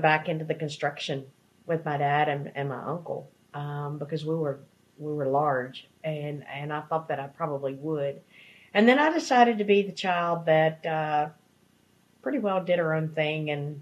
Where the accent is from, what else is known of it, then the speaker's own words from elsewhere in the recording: North Carolina, United States; I'm from the Blue Ridge Mountains in North Carolina